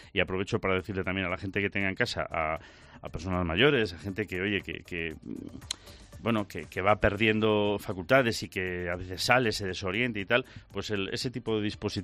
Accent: Lugo, Galicia, Spain; es que yo soy de Lugo

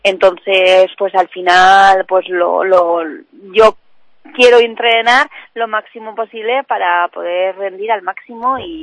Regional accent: Tudela, Navarre, Spain; muy orgullosa de mi tierra

